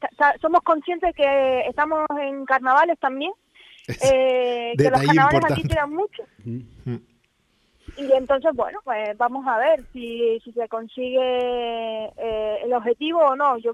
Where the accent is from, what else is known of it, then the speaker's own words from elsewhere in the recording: Puerto de la Cruz, Canary Islands, Spain; Yo soy de La Vera, pero este barrio es peculiar, porque no todos los que somos del barrio de La Vera somos del puerto.